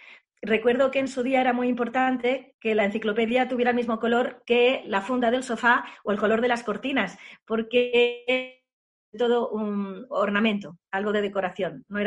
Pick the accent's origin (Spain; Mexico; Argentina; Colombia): Spain; L'Hospitalet de Llobregat, Catalonia; born there; yo estoy en Barcelona. Y nací en Hospitalet de Llobregat, una zona de gente trabajadora, obrera